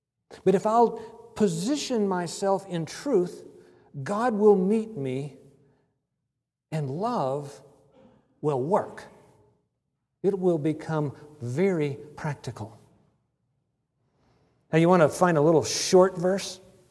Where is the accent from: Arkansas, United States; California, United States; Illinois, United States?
California, United States; And I'm coming from California going, what the heck is this?